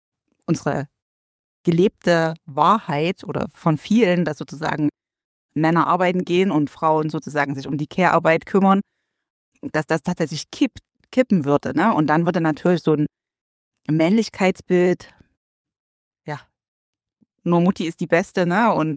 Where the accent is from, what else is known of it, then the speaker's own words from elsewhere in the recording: Chemnitz, Saxony, Germany; ich komme ja aus Chemnitz, also aus dem Osten der Republik.